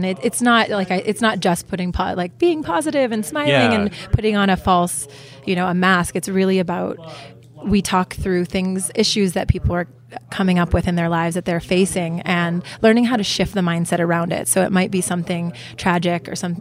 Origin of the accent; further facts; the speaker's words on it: San Diego, California, United States; I'm from San Diego, so.